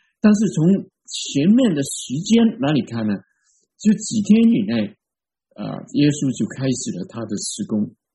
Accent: China; 因为我们中国人我们都非常的尊重我们的父母。

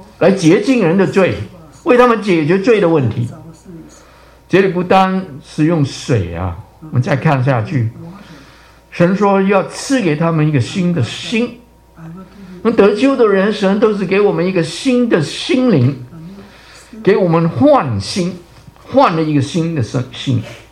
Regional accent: China; 这个是叫代罪羔羊，是我们中国人啊，很合乎圣经的

